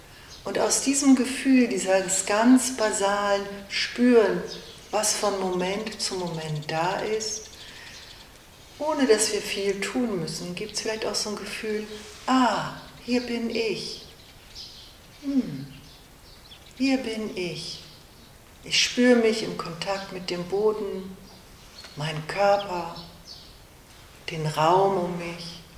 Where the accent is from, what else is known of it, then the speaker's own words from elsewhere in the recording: Hamburg, Germany; now in Bavaria, Germany; ich komme aus Hamburg, ich lebe in Bayern